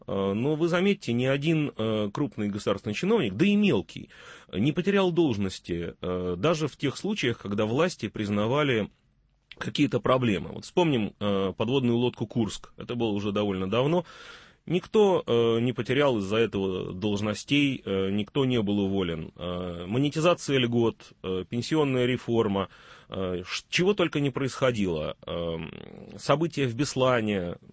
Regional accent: Saint Petersburg, Russia; А как петербуржец, я не пенсионер и бесплатные лекарства не получаю.

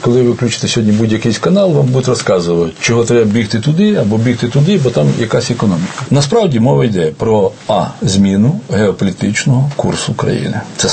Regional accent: Sumy Oblast, Ukraine; та й, можливо, частина моєї рідної Сумщини.

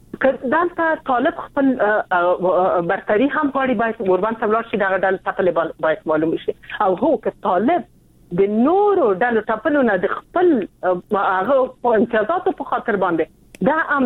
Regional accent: Afghanistan; موږ مسلمان یو، ته افغان یې، زه افغان یم

